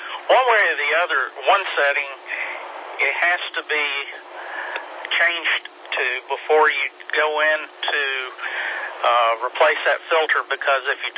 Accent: Asheville, North Carolina, United States; I'm from Asheville

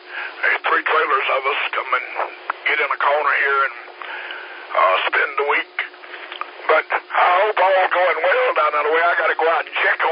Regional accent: Chesterfield, South Carolina, United States; I'm from Chesterfield, South Carolina.

